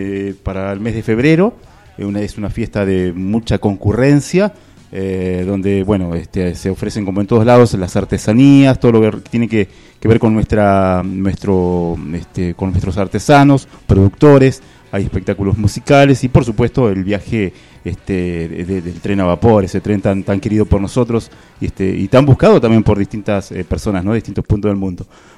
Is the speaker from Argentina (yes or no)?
yes; El Maitén, Chubut, Argentina; Yo vengo del Maitén, siempre digo paraíso mágico porque estamos rodeados de bosque y también tenemos la confluencia de del bosque por un lado y de la estepa por otro.